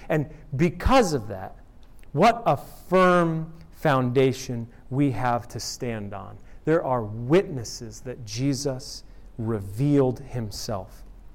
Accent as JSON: {"language": "English", "region": "New York", "country": "United States", "said": "I'm from New York. We speak quickly."}